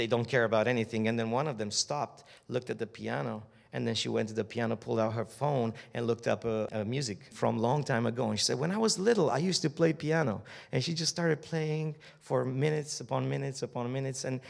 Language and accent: English; Timișoara, Timiș County, Romania; 2 years ago, my hometown, Timișoara, where the revolution began, started in 1989, my hometown was chosen as the cultural capital of Europe